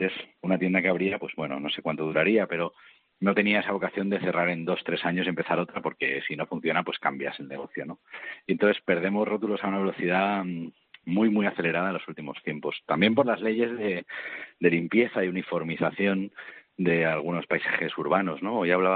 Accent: Madrid, Community of Madrid, Spain; Yo soy de Madrid.

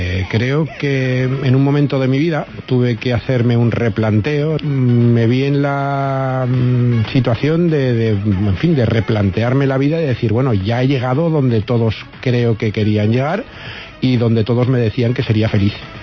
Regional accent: Villarreal, Valencian Community, Spain; que soy de Villarreal, que soy una persona muy normal

